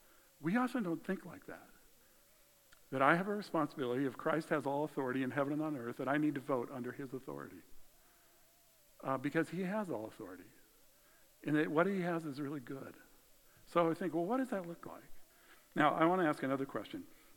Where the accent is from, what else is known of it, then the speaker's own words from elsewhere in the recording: United States; It is one of the most amazing privileges that as an American we have.